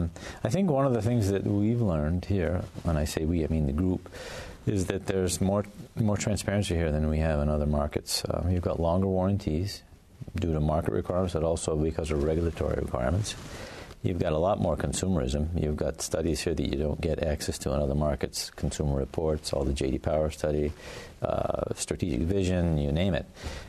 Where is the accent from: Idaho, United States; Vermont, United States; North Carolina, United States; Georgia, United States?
Vermont, United States; So I'm from Vermont, right?